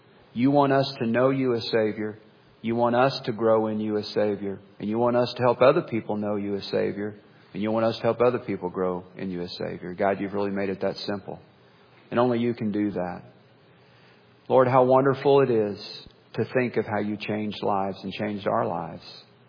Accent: Springfield, Missouri, United States; I was born and raised in Greene County, Missouri, the Springfield area, raised on the north side of town.

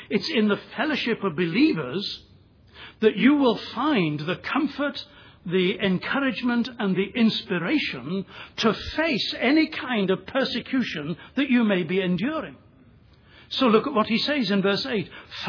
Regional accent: England, United Kingdom; I'm English, you're American.

